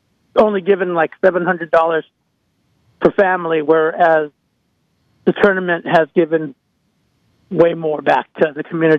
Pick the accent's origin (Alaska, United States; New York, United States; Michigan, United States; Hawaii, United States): Hawaii, United States; Kauai; born there; Absolutely. Well, first of all, actually, I was born in Kauai.